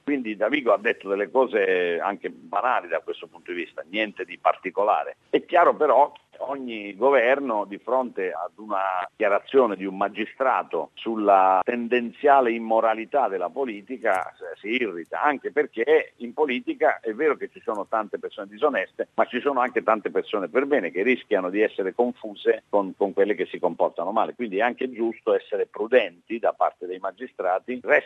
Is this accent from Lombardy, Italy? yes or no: no; Bari, Apulia, Italy; la città di Bari, io sono di Bari